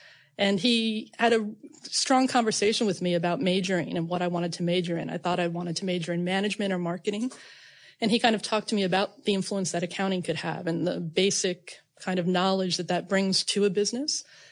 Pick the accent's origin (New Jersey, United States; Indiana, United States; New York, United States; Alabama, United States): New York, United States; But yeah, grew up in New York, spent 20 years about an hour north of New York City by West Point in the Hudson Valley.